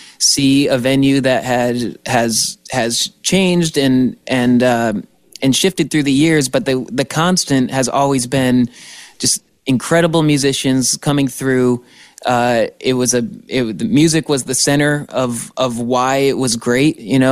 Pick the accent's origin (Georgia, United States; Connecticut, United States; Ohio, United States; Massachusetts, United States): Connecticut, United States; Hartford; I grew up in the Hartford area, down in Connecticut, and my dad would bring me up to shows at the Iron Horse because in Connecticut, there really isn't a venue